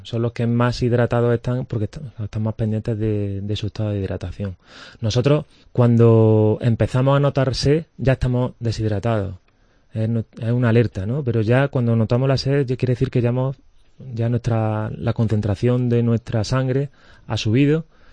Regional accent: Córdoba, Andalusia, Spain; Yo soy de Córdoba, estudié allí, hice la residencia allí

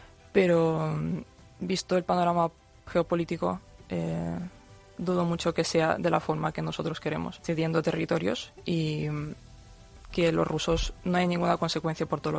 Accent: Odesa, Odesa Oblast, Ukraine; Lo primero que hice es ir a mi ciudad natal, que es Odessa

